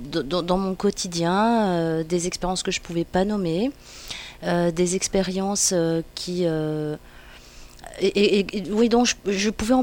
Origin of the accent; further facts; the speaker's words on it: Grenoble, Auvergne-Rhône-Alpes, France; now in Paris, France; Je suis partie donc assez jeune de Grenoble pour rejoindre Paris, prendre des cours de théâtre et explorer donc des univers qui me semblaient peut-être adéquats à ce que je cherchais.